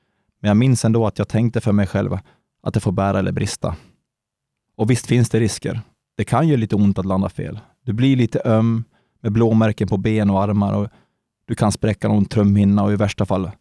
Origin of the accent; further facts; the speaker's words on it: Sollerön, Dalarna County, Sweden; under vinterhalvåren hemma på Sollerön